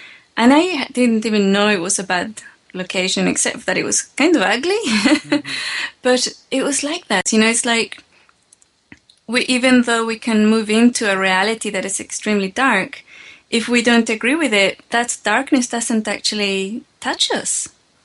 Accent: Nottingham, East Midlands, United Kingdom; I grew up in Nottingham, which is a city in England.

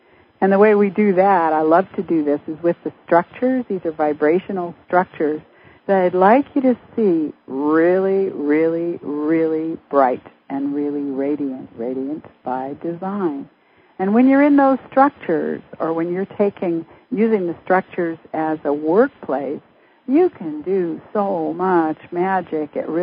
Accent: Canada; because I'm from Canada.

